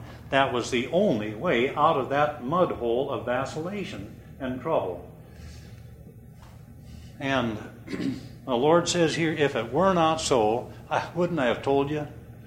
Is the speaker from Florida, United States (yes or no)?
no; Iowa, United States; now in Kirksville, United States; When I moved from Iowa to Kirksville, I began to doubt and be very, very troubled as to whether I'd made the right decision. Leaving my home